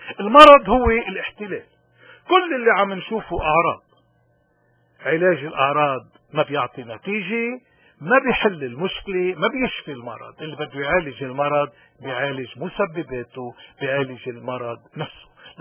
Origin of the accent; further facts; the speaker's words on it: Lebanon; واللي بالواقع نحن بحاجة إلى اليوم لمفهومها لروحيتها كلبنانيين